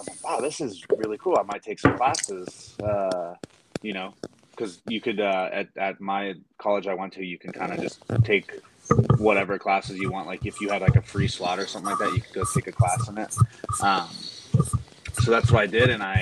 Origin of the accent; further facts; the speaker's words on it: Pennsylvania, United States; moved away as an adult; I was originally from Pennsylvania and I went to college in Arizona.